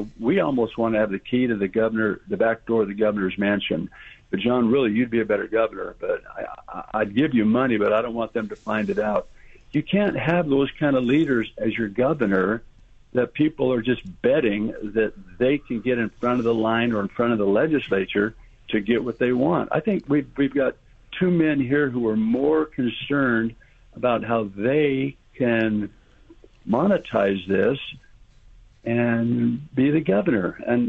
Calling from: North Las Vegas, Nevada, United States; I'm calling here from North Las Vegas.

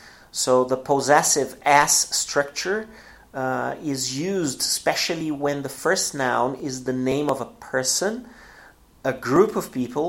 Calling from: Porto Alegre, Rio Grande do Sul, Brazil

